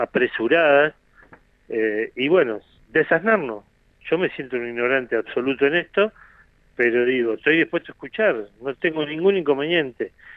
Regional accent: Argentina; como argentinos

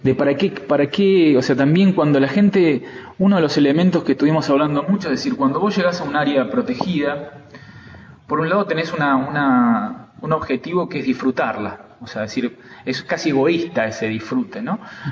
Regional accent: Buenos Aires, Argentina; yo vengo de Buenos Aires

